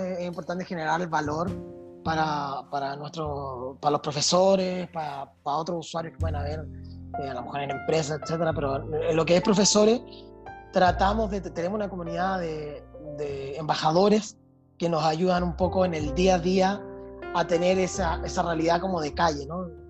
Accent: Chile; now in Europe; yo soy chileno, yo te lo había comentado a ti, y bueno, estoy viviendo en Europa

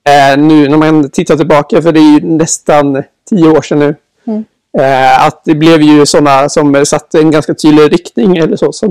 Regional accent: Asklanda, Västra Götaland County, Sweden; Nej, precis. Jag är från Asklanda. En liten by ute i Västra Götaland.

